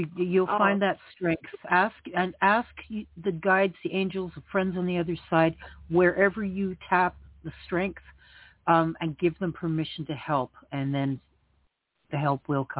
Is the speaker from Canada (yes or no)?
yes; Canada; I'm French. I'm Canadian